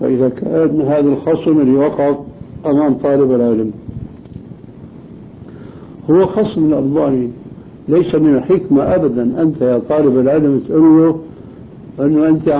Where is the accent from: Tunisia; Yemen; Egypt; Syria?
Syria; لكن كما يقول عندنا في الشام الحكي بين بعضنا الآن